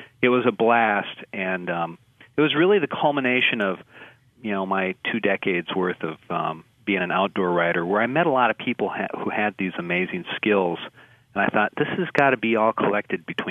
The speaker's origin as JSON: {"language": "English", "town": "Deer River", "region": "Minnesota", "country": "United States", "tie": "born or raised there", "said": "When I first moved back to Minnesota, I grew up in Deer River, just down the road from you there."}